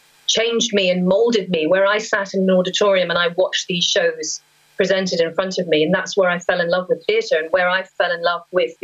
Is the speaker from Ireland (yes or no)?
yes; Wexford, Leinster, Ireland; born or raised there; also born or lived in England